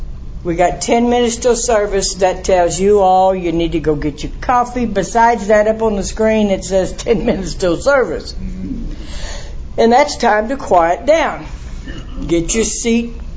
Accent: Texas, United States; You know, besides, I'm from Texas. Bigger, better, you know.

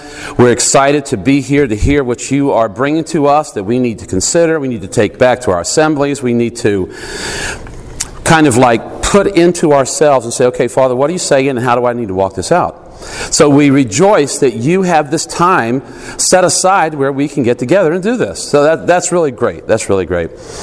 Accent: Richmond, Virginia, United States; I'm from Richmond, Virginia.

